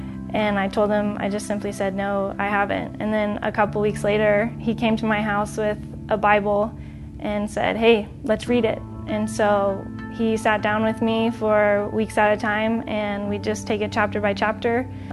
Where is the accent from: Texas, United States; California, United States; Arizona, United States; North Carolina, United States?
Texas, United States; The Woodlands; I grew up in the Woodlands, Texas, north of Houston. I grew up in a Christian household.